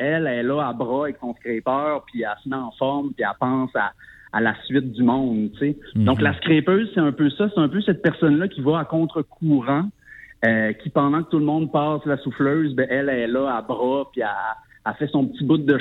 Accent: Quebec, Canada; moi, je suis originaire de la Gaspésie, la baie des Chaleurs.

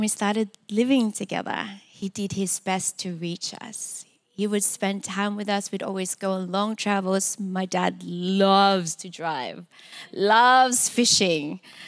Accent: Philippines; born there; I was born in the Philippines, and when I was young, my dad had to travel to Saudi Arabia to provide for us.

